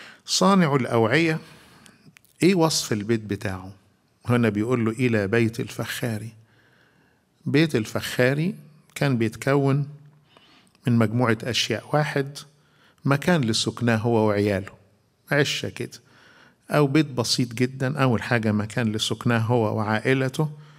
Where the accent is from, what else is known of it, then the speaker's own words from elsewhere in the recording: Egypt; عندنا في مصر لحد دلوقتي مع أنها بتنقرض لكنها موجودة